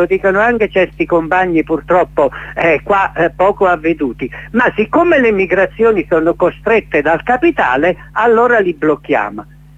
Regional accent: Southern Italy, Italy; Io mi ricordo dal mio paese del profondo sud, quando negli anni 50 si emigrava, portavi il mestiere fuori.

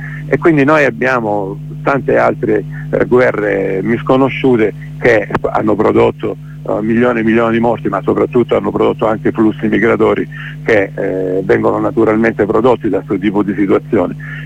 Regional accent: Brindisi, Apulia, Italy; vengo però da Brindisi

